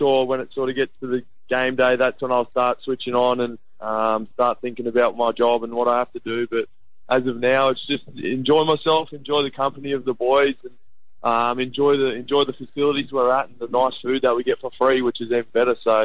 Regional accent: Queensland, Australia; we want us to play for our state, and as a Queenslander, that's what you usually do.

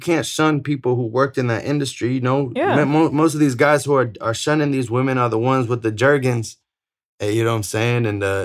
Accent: Atlanta, Georgia, United States; But like I grew up in Atlanta in the Decatur area where there's like a lot of Somalian refugees.

